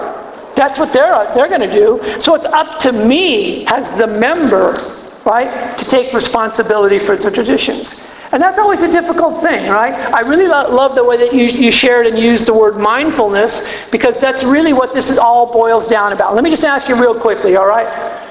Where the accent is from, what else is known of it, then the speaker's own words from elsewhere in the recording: California, United States; I'm from Southern California. So if I have a funny accent, just remember, it ain't me that has the accent. It's you.